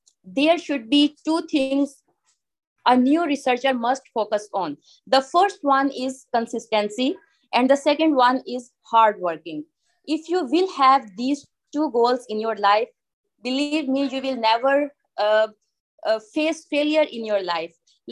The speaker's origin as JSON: {"language": "English", "country": "Pakistan", "said": "I am from Pakistan."}